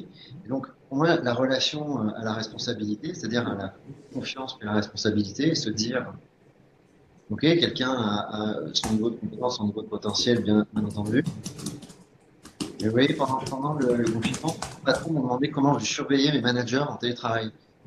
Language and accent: French; France; Ben non, en fait, moi, je suis français aussi.